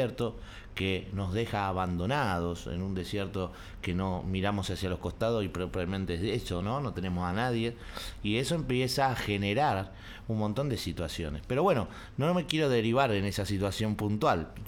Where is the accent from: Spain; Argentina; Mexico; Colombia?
Argentina; Buenos Aires; yo vengo, soy argentino, vengo de un barrio que se llama Villa Lugano